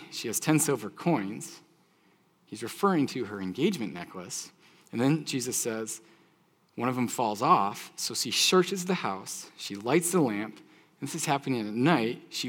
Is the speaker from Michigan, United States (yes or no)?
yes; Michigan, United States; Anyways, I'm from Michigan. She's from Ohio originally.